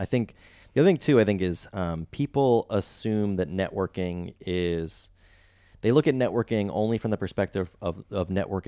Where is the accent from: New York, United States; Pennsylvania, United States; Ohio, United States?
Pennsylvania, United States; Philadelphia; And I'm from the Philadelphia area.